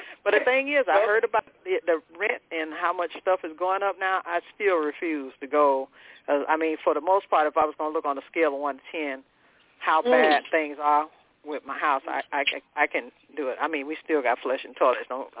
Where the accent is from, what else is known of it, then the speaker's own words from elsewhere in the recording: Florida, United States; But I want to go back to my home state. I don't want to be here in Georgia. I don't like Georgia.